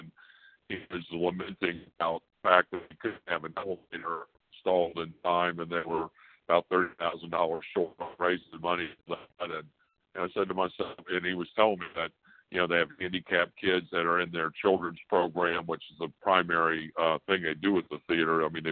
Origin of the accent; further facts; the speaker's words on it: Austin, Texas, United States; and I'm from Austin, Texas, of course, so I'll use Dell Computer for an example.